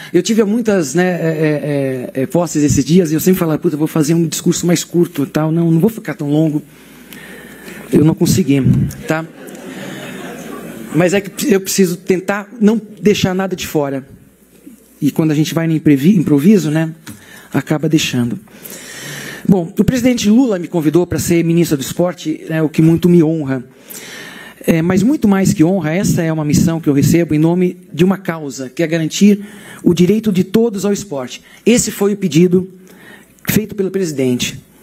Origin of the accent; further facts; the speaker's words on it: Blumenau, Santa Catarina, Brazil; now in São Paulo, Brazil; Eu sou de Blumenau, eu fui uma criança que nasceu no lugar certo, na hora certa, numa família que me deu a condição de ter acesso ao esporte.